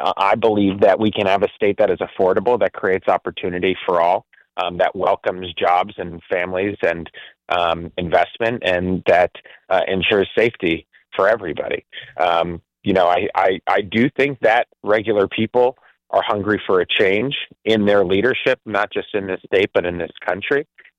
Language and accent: English; Connecticut, United States; Well, I was born and raised in Connecticut. Spent most of my career working in Fairfield County, in shipping and renewable energy.